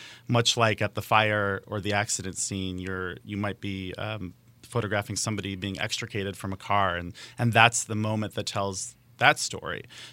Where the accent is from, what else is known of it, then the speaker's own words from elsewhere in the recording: East Chicago, Indiana, United States; Born and raised in East Chicago, and I've always been fascinated with light.